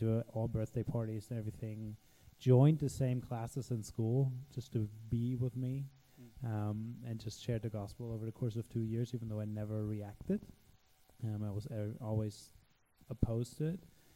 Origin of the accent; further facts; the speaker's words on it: Germany; English is a second language; So I'm actually not at all American. But yeah, I have an American wife. So now I'm Americanized. So I grew up in Germany